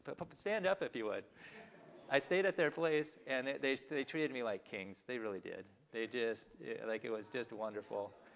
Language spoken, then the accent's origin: English; St. Cloud, Minnesota, United States; And again … from St. Cloud, Minnesota.